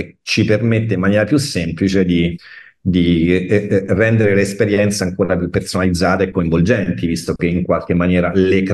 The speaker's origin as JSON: {"language": "Italian", "town": "Rome", "region": "Lazio", "country": "Italy", "tie": "born there", "said": "Ti sto rispondendo da Roma in questo momento e sono romano, diciamo, di nascita."}